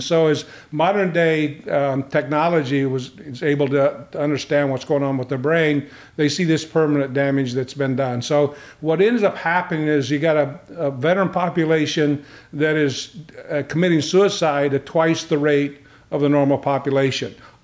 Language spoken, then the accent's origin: English; Midwest, United States; moved away as an adult; Well, I am retired. I grew up in the Midwest, worked in the New York area for most of my career, and then moved down here about 20-some years ago to retire.